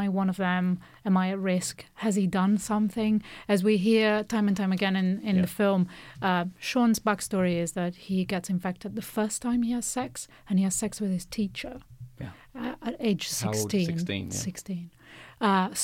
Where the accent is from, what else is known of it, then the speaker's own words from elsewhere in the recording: Italy; in my experience as a girl growing up in Catholic Italy, we were certainly never encouraged to use condoms